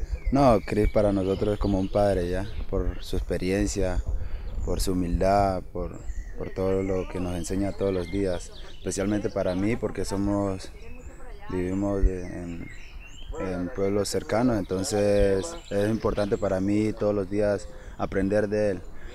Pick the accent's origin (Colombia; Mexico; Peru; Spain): Colombia; sacar a mi pueblo, a todo Colombia adelante